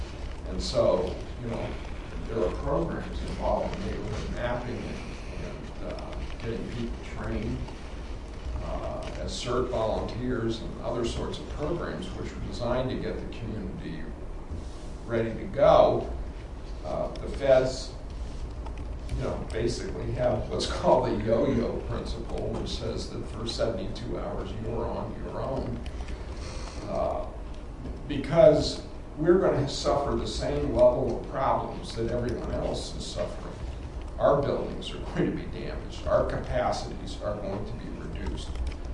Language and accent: English; Florida, United States; But I came from Florida, and before there was Katrina, there was Hurricane Andrew.